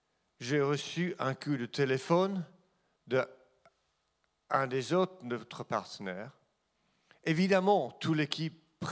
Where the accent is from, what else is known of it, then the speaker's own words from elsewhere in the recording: England, United Kingdom; French is a second language; On n'est pas nous sommes anglais, ok.